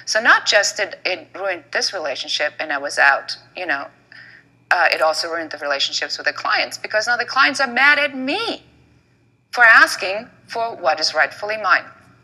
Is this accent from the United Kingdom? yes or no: no; Germany; now in United States; I'm the American dream, the girl from Germany